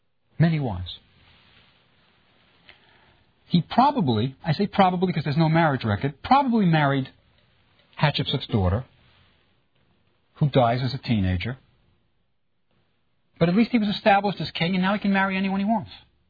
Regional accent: New York City, New York, United States; you know, I'm from New York, from the city. I know nothing about plants.

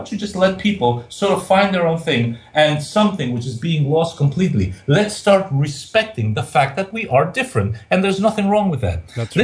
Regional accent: New York, United States; As I said, I'm 58 and I was brought up in New York.

